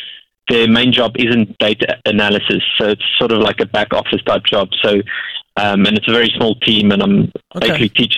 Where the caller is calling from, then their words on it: Basingstoke, South East England, United Kingdom; Basingstoke.